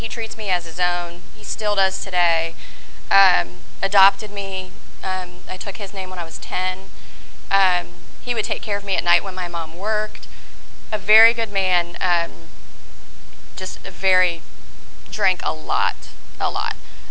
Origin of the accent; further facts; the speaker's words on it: Sarasota, Florida, United States; born there; I was born in Sarasota, Florida in 1972. My mom was, her and my mom's side of the family, they came to Florida in 1958 from Cuba, like right before Castro took over.